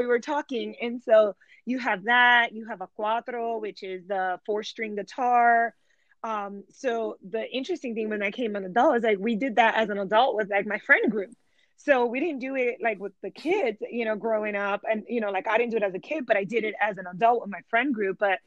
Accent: Chicago, Illinois, United States; and mind you, I'm from Chicago, so it has nothing to do with the weather.

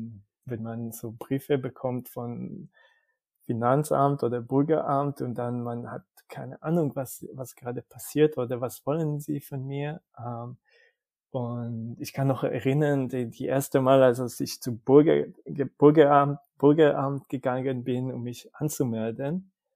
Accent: Israel; German is a second language; now in Germany; weil ich komme aus Israel und ich habe was gelernt und jetzt ich versuche diese Grenze zu schieben

